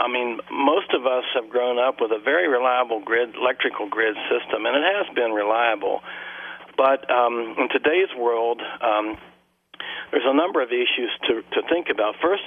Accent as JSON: {"language": "English", "region": "Texas", "country": "United States", "tie": "born or raised there", "said": "Well, I know for me as a kid, I grew up in Texas, and of course we had a number of hurricanes there."}